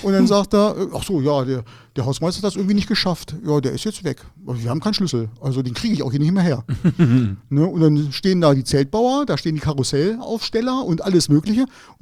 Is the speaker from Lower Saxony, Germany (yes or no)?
yes; Hildesheim, Lower Saxony, Germany; ich komme aus Hildesheim